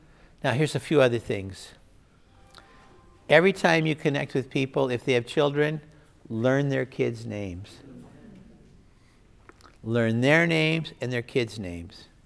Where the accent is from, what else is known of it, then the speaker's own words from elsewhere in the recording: Nebraska, United States; If they want to talk about football, I'm from Nebraska. We used to like to talk about football.